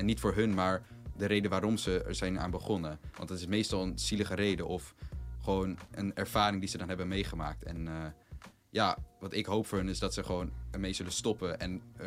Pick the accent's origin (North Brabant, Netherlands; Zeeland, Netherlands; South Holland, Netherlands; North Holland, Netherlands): North Holland, Netherlands; Zandvoort; also born or lived in Haarlem; ik ben geboren in Haarlem en ik ben opgegroeid in Zandvoort. Maar de laatste tijd ben ik wel heel vaak in Amsterdam. Dus ik kan wel zeggen dat ik een beetje wat van op heb gepikt.